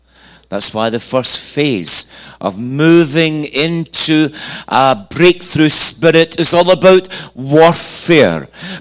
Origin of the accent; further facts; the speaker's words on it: Scotland, United Kingdom; born there; I was born in Scotland in 1959, almost 60 years ago.